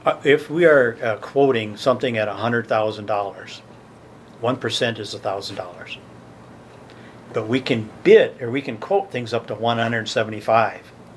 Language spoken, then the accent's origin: English; Springfield, United States; In my hometown of Springfield, Wagner Bus Service ran for 35 years.